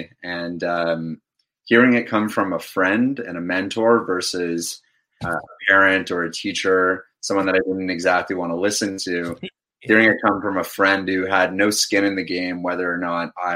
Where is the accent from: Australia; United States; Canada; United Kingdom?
Canada; Toronto, Ontario; born and raised in Toronto, Ontario. I lived in Toronto my whole life